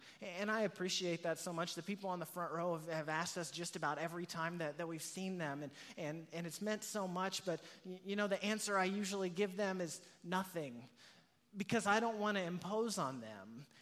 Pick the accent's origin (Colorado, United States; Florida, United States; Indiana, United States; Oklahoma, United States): Oklahoma, United States; Norman; now in Edmond, United States; My family and I just moved to Edmond, and I grew up in Norman and lived there my whole life up until I graduated from high school, graduated from Norman High